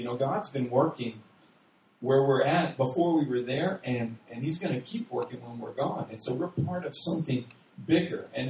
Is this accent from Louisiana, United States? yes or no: no; Texas, United States; I'm from Texas, and so in Texas, you go into a steakhouse and you're going to order a steak.